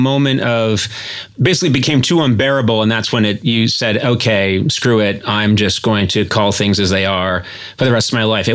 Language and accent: English; Ireland; I'm an Irish guy who can't do an Irish accent.